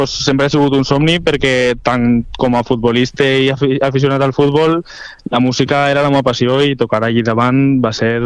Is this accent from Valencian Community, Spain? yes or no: yes; Vila-real, Valencian Community, Spain; Sí, sóc jo només de Vila-real. Som tots de la província, però de Vila-real només sóc jo.